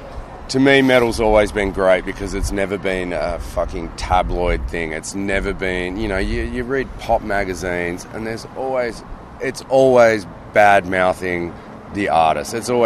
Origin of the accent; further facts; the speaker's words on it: Tasmania, Australia; we're from Tasmania's tiny little fucking island in the middle of nowhere.